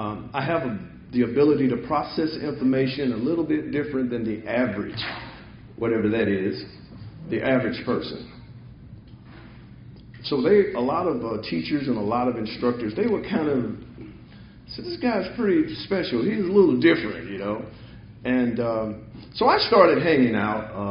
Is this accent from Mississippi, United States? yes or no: yes; Charleston, Mississippi, United States; also born or lived in St. Louis, Missouri; When I was born there, I don't remember anything about St. Louis. Even though I was born there, I don't remember. All I remember is Charleston, Mississippi.